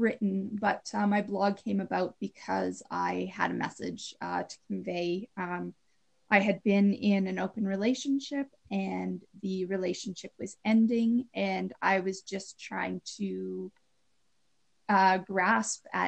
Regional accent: Canada; Even though I'm Canadian. Come on, that is not a bad thing.

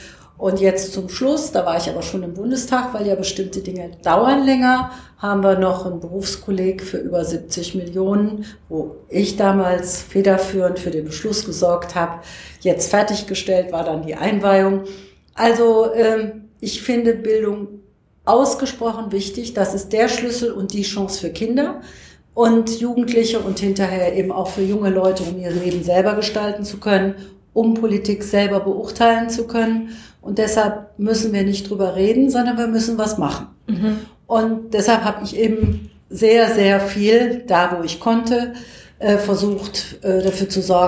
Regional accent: Düsseldorf, North Rhine-Westphalia, Germany; Also ich komme aus Düsseldorf. Ja. Ich bin auch in Düsseldorf geboren

